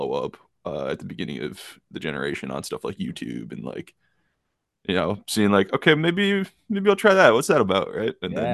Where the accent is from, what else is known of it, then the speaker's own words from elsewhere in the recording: Illinois, United States; I live in Northern Illinois. I say I'm from Chicago, even though I'm very much the suburbs.